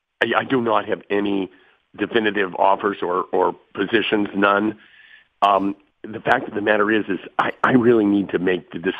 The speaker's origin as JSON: {"language": "English", "town": "Moon", "region": "Pennsylvania", "country": "United States", "tie": "born or raised there", "said": "I grew up in Moon, and it was about 20% unemployment in Allegheny County."}